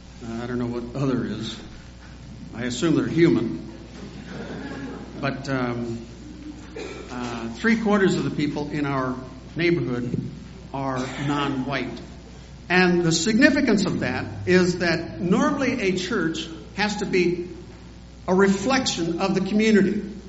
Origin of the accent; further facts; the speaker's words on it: United States; As an American, I'm thinking, we got a lot of stresses on our system.